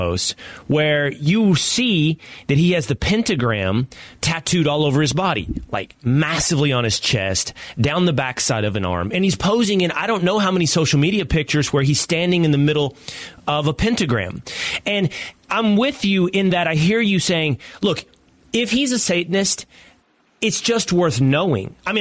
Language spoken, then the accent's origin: English; Texas, United States; But no, I don't miss it whatsoever. I'm a Texan.